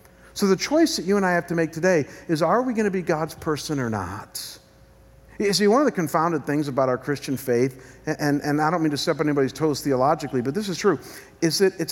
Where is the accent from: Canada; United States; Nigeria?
United States; Midwest; You guys know I come from the Midwest.